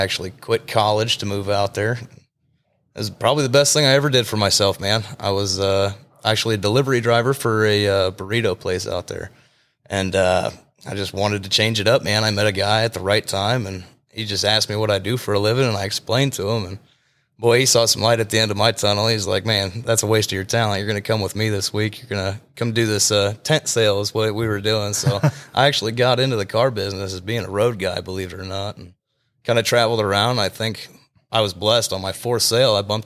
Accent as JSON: {"language": "English", "region": "Illinois", "country": "United States", "tie": "born or raised there", "said": "Yeah, born and raised in Illinois, but made it a state over."}